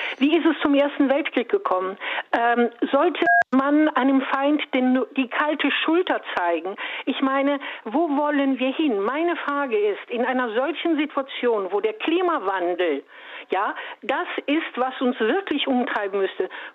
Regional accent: Italy; now in Germany; wie man schon aus dem Namen vielleicht heraushört, ich bin Italienerin

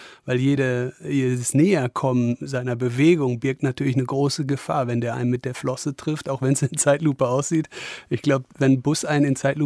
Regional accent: Wesel, North Rhine-Westphalia, Germany; in meiner Heimatstadt Wesel oder in der Nähe von Wesel.

